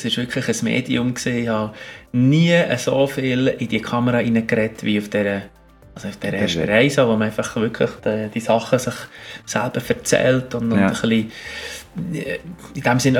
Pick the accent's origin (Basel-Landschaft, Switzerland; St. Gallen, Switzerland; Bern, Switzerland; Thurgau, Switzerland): Bern, Switzerland; ich zwar in Bern lange daheim war, und als Berner